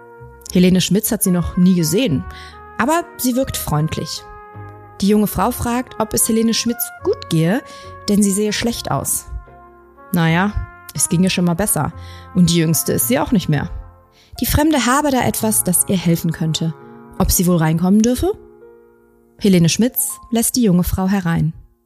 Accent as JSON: {"language": "German", "town": "Cologne", "region": "North Rhine-Westphalia", "country": "Germany", "said": "ich komme aus Köln, deswegen freue ich mich sehr, dass es heute in Köln spielt."}